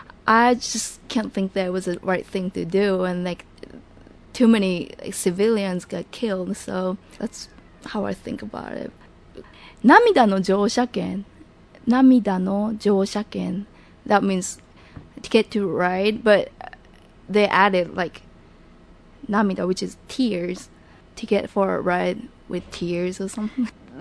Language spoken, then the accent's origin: English; Iwakuni, Yamaguchi, Japan; moved away as an adult; also born or lived in Osaka; I was born in Iwakuni, Japan, and it's pretty close to Hiroshima. It's about 1 hour trip from Hiroshima. And I was raised, and I lived there for 18 years, and I moved to Osaka to go to school.